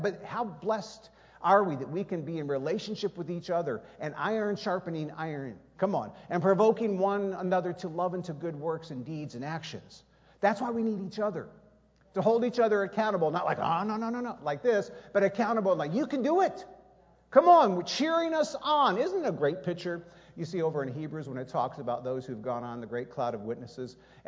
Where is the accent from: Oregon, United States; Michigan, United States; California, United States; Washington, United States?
Michigan, United States; I find myself in Indiana. I believe I'm being used of God right now. You didn't even catch that. I'm from Michigan.